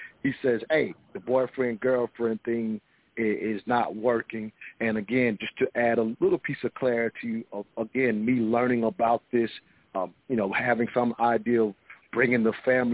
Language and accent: English; the South, United States; I'm from the South, so I'm a little bit aware of it